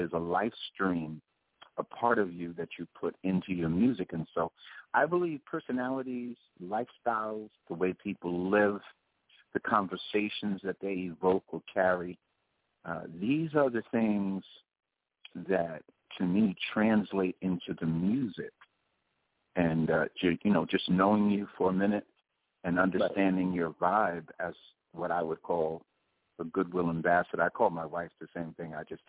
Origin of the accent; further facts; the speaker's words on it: New York, United States; I mean, I'm a New Yorker, but Cali has its own sound.